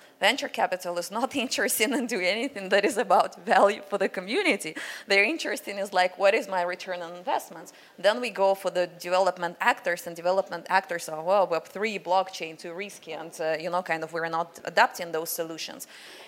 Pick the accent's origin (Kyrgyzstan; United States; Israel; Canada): Kyrgyzstan; So I'm originally from Kyrgyzstan. And in Kyrgyzstan, we're famous for felt, production of felt and carpets and hats you may have seen.